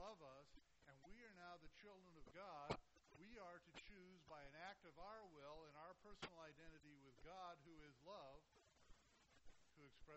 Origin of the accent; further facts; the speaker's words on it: Arizona, United States; I'm from Arizona. We talk about the Grand Canyon there.